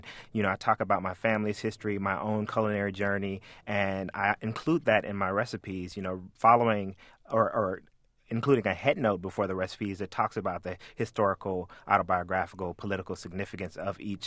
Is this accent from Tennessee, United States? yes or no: yes; Memphis, Tennessee, United States; I grew up in Memphis, and, you know, we like to slather that thick, red tomato barbecue sauce on whatever, ribs, chicken.